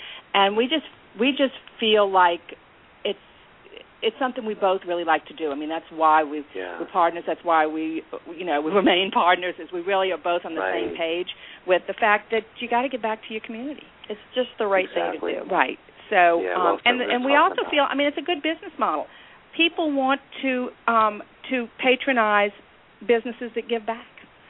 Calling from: Mandeville, Louisiana, United States; The New Orleans area. We're actually in Mandeville

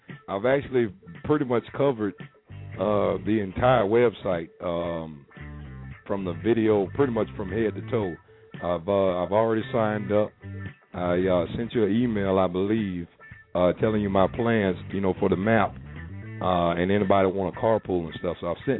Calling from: Tampa, Florida, United States; I'm calling you from Wrecking the Game Radio. I'm a radio show host here in Tampa, Florida

